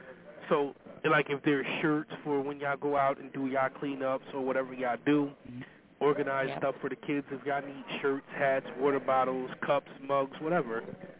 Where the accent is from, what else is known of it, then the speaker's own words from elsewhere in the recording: Paterson, New Jersey, United States; born and raised around the corner from Jason.